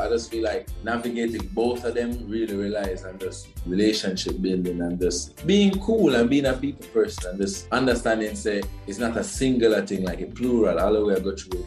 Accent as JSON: {"language": "English", "country": "Jamaica", "said": "I was from Jamaica"}